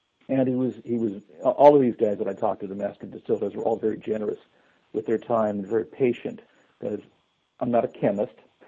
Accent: Iowa, United States; I'm from Iowa, so I'm familiar with the term farmer's tan.

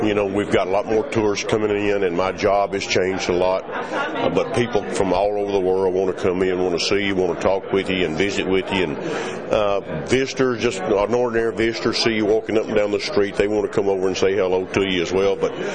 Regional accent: Lynchburg, Tennessee, United States; I grew up there in Lynchburg, about 2 miles from the distillery, and living on a farm

